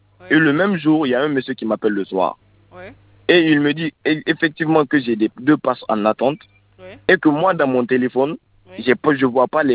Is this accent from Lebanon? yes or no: yes; Lebanon; moi, je suis un Libanais.